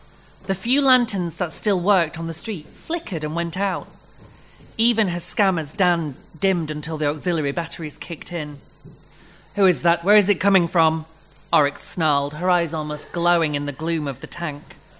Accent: Yorkshire and the Humber, United Kingdom; And obviously we're both from Yorkshire

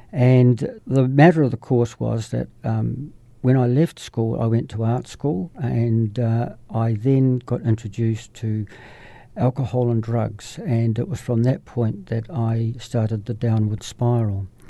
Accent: Christchurch, Canterbury, New Zealand; I grew up in Christchurch. I'm a Cantabrian through and through. I'm the youngest son of my family. I have one sister and three other brothers. I was born in 1954

